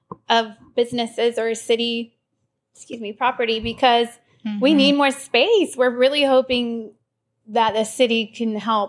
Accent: Tybee Island, Georgia, United States; anything for these kids to be doing more than what I did growing up on Tybee, I always went in 30 minutes into town to take any kind of dance class

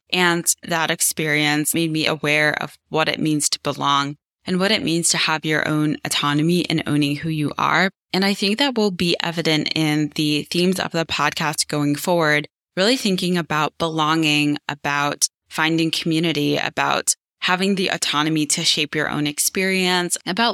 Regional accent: St. Louis, Missouri, United States; also born or lived in New York City; I was born in New York, but then my family relocated to the Midwest, to St. Louis, when I was 5, and I spent my childhood really in the Midwest from kindergarten to senior year of high school.

